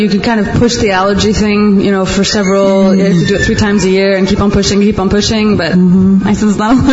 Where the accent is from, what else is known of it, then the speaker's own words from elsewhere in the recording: France; I'm from France, and I'm a member.